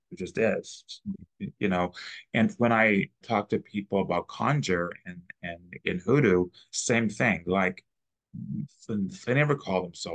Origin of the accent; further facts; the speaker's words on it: Texas, United States; And I grew up in Texas.